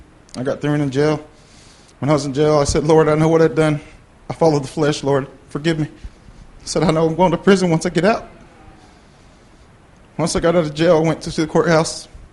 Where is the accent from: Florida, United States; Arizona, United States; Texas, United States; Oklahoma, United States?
Oklahoma, United States; Stillwell; I'm from Cherokee. I'm from Stillwell, Oklahoma. I'm half white, and I'm half Cherokee.